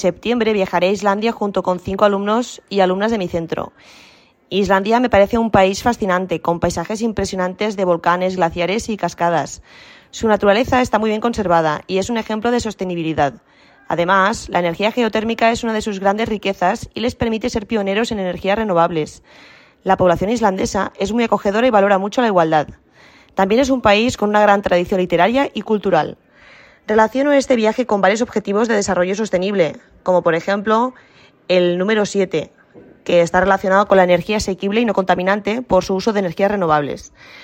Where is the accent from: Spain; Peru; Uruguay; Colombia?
Spain; soy de España y vivo en la ciudad de Vic y trabajo en el Instituto Antoni Pous i Argila de Manlleu.